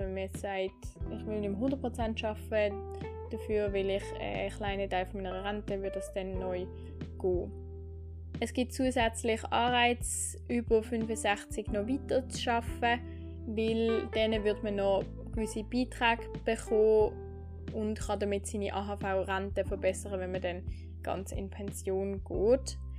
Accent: Switzerland; Also bei uns in der Schweiz ist es so

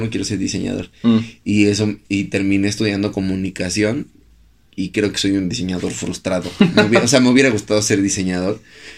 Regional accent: Mexico City, Mexico; yo sí soy del DF. Para mí sigue siendo DF, no CDMX.

